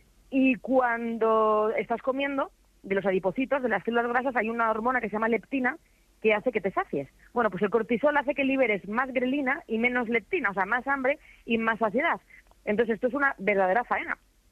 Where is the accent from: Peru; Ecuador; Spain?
Spain; Castilla-La Mancha; yo es que soy manchega, claro.